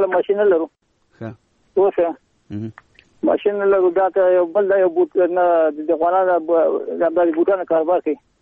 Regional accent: Ghazni, Afghanistan; زه د غزنی ولایت یم، د اندړو د ولسوالۍ یم، یادی ګډولو د کلي یم.

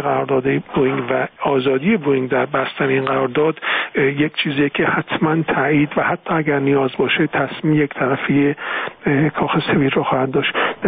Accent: Iran; این مسئله رو به عنوان یک ایرانی، نه نقش دیگه کلاه دیگه رو سر من نبود، مطرح کردم

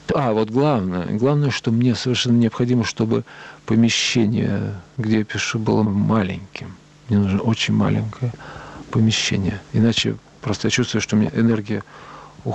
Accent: Moscow, Russia; Мне совершенно нечего делать в городе большом, хотя я вырос в Москве. Но я никогда с Москвой не мог ужиться.

